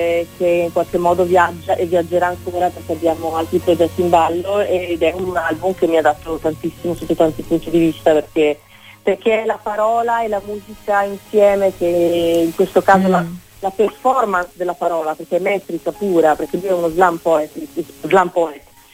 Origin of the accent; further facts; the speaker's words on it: Trento, Trentino-Alto Adige, Italy; born there; io sono nata a Trento, però mi sento, come dire, mi sento italiana di tutta la penisola dentro.